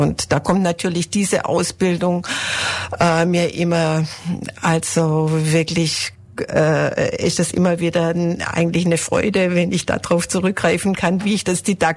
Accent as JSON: {"language": "German", "town": "Nattheim", "region": "Baden-Württemberg", "country": "Germany", "said": "wie schon gesagt, und ich komme aus Nattheim. Das liegt im Kreis Heidenheim."}